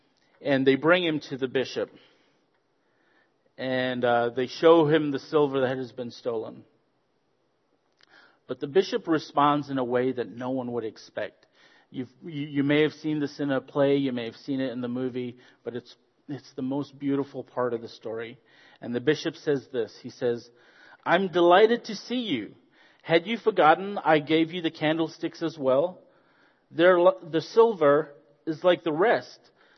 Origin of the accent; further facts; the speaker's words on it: Zambia; I am originally from Zambia. I was born in Zambia, and I'm half South African as well. My father's Zambian, and my mother's South African.